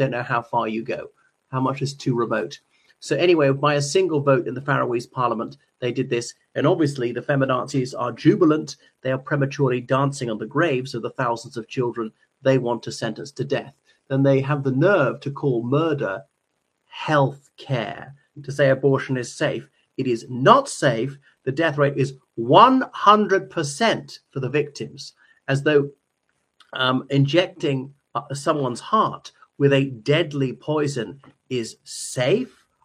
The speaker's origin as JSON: {"language": "English", "country": "Ireland", "said": "from Ireland."}